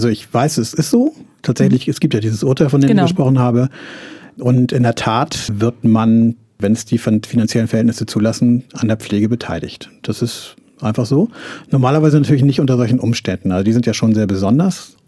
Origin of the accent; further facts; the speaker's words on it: Hamburg, Germany; ich bin ja quasi Skandinavier als Hamburger in gewisser Weise.